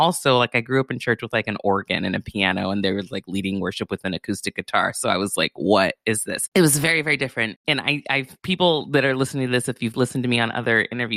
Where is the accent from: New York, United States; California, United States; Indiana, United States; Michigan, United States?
California, United States; Santa Barbara; especially knowing that I was born and raised in Santa Barbara